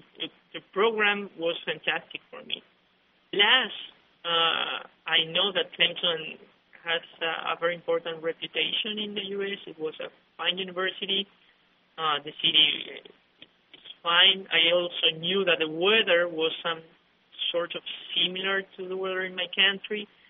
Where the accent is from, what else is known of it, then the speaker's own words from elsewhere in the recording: Uruguay; now in United States; I am from Uruguay, and I came to the United States to pursue a career as a PhD in economics.